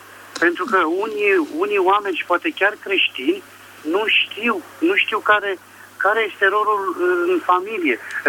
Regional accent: Bucharest, Romania; din București

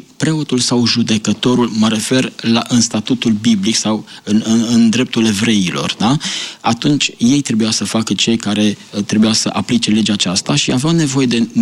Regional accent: Romania; eu ca adventist, ca român.

